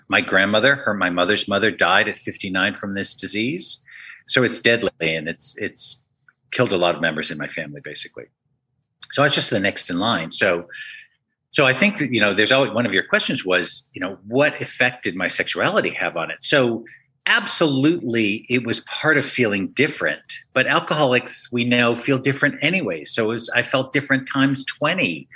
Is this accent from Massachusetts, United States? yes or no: yes; Massachusetts, United States; I grew up in Western Massachusetts on the East Coast on the States, really, and a super gay kid.